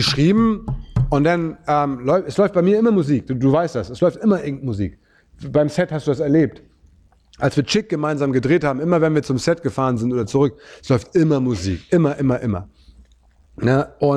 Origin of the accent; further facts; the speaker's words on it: Hamburg, Germany; Hamburg und Lokalpatriotismus und so, ne? Dass diese Stadt halt meine Heimat ist und die Heimat ist, die ich liebe